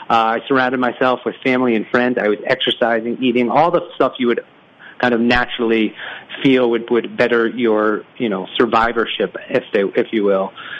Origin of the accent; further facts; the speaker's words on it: Boston, Massachusetts, United States; Not only that, I was born and raised in Boston. My dad ran the Boston Marathon